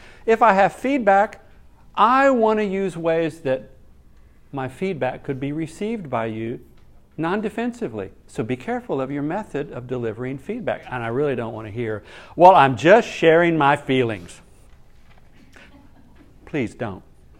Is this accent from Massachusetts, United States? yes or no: no; Nashville, Tennessee, United States; 40 years ago, I moved to Nashville, my hometown, after I graduated from seminary to plant a church.